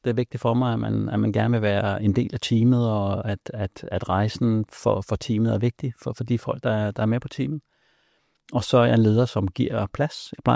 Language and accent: Danish; Milbølges Leje, North Denmark Region, Denmark; Den måde, jeg er vokset op i Milbølges Leje, en lidt mindre landsby op nordpå